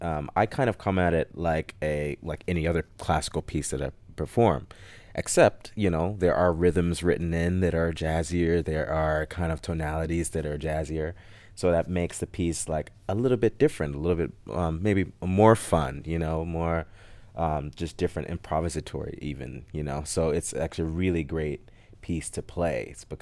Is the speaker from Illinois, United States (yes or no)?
yes; Chicago, Illinois, United States; being Black in America, in Chicago, growing up in Chicago, and when did I grow up here? The early 90s, I suppose.